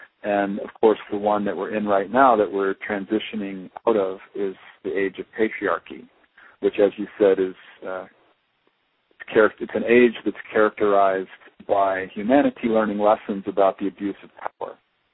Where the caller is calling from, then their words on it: South Africa; I'm calling you from South Africa right now, and the Bushmen are still alive.